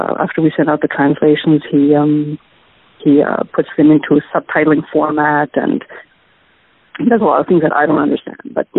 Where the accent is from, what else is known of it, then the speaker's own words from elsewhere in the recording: Montreal, Quebec, Canada; first language German; English is a second language; So I was raised in my mother tongue, which was German. My dad was Swiss, and he came from the French part of Switzerland, and so he raised me in French. And so those were my two main languages. And in Montreal, I was living